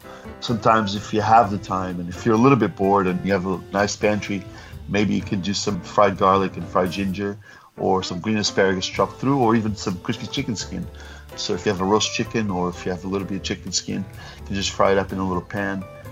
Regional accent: Portugal; Because I grew up in Portugal, we use a lot of lemon.

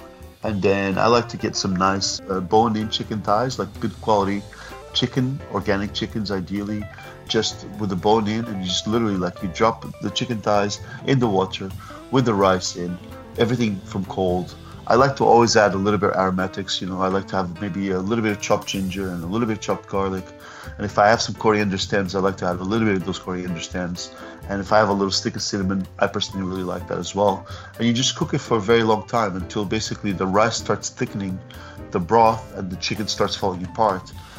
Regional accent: Portugal; Because I grew up in Portugal, we use a lot of lemon.

